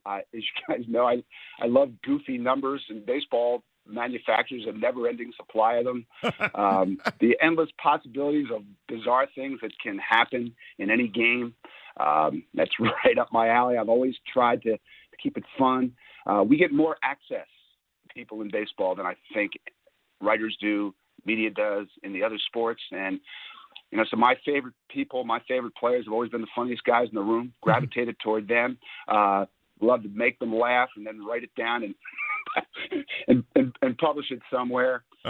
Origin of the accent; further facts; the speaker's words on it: Philadelphia, Pennsylvania, United States; but I've never stopped being a Philadelphian. And the way Philadelphia treats me and my love for Philadelphia and all things about it has never changed.